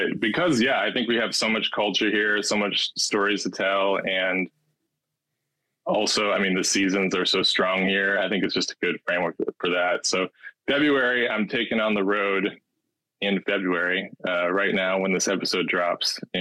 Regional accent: Tomah, Wisconsin, United States; I remember this time in high school, I grew up in Toma, Wisconsin. You heard of Toma?

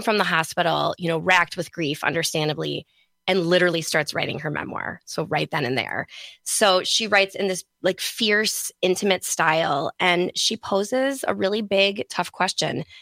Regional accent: Wisconsin, United States; I grew up in Wisconsin, so mm-hmm. I didn't learn this.

